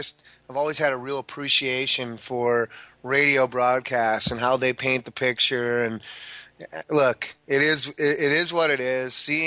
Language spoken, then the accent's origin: English; Milwaukee, Wisconsin, United States; They were all over the place, and they were big time when I was growing up in Milwaukee.